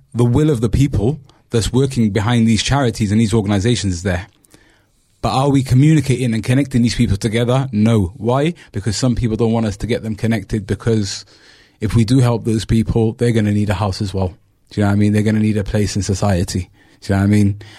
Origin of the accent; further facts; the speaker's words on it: Cardiff, Wales, United Kingdom; also born or lived in Bristol; I've seen them since I was a kid, growing up in Cardiff and Bristol.